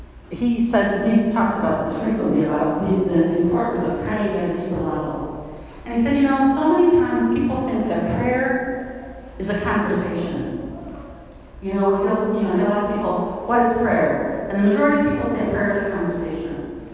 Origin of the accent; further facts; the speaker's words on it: Chicago, Illinois, United States; I'm from Chicago. Surrounded by Catholics, but unfortunately not a lot of them are very Christian.